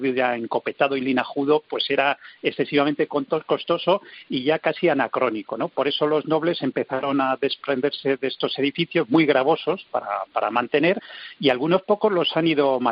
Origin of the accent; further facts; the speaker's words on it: León, Castile and León, Spain; actualmente yo también soy de León, y me complace saludarte